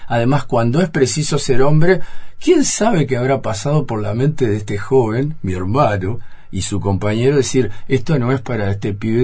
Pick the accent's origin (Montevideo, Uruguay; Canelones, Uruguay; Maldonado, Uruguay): Maldonado, Uruguay; Pan de Azúcar; el cine desde muy chico, yo soy de Pan de Azúcar